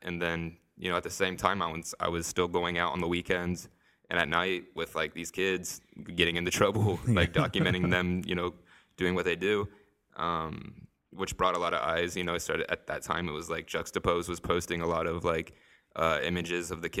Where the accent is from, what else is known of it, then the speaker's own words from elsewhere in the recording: Ohio, United States; In California, I don't know anyone because, like, you know, I'm from Ohio and my family's all here.